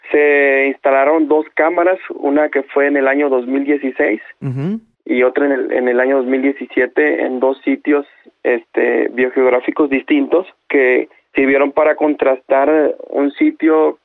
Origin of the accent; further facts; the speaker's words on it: Mexico; como mexicanos nos representa